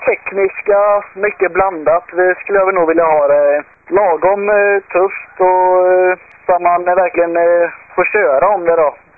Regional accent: Skövde, Västra Götaland County, Sweden; så tar jag mina kompisar studenten hemma i Skövde då.

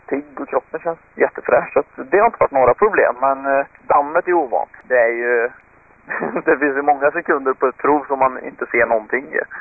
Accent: Sweden; Nej men jag åkte som hemma i Sverige.

